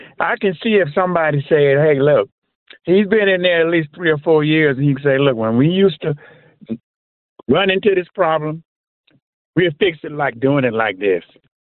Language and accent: English; Florida, United States; And you know, I'm from Florida.